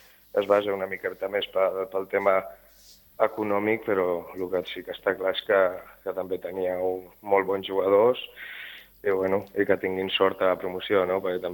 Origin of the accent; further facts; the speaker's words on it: Sitges, Catalonia, Spain; pues jo sóc de Sitges